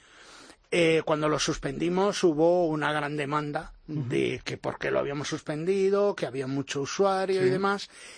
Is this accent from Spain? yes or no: yes; Madrid, Community of Madrid, Spain; Verdaderamente somos los madrileños los que disfrutamos, claro, del parque